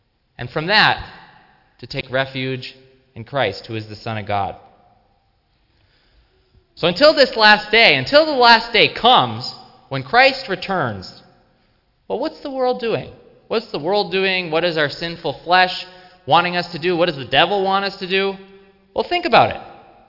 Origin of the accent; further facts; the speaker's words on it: East Hampton, United States; I grew up in East Hampton